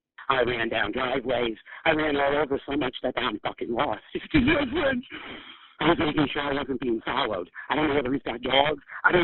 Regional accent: New York, United States; I'm from New York. I'm walking down the street with a picture of my sweetheart.

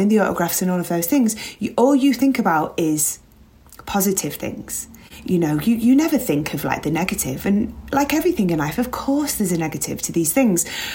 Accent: Liverpool, North West England, United Kingdom; grew up loving my footy, and it's a big part of growing up in Liverpool.

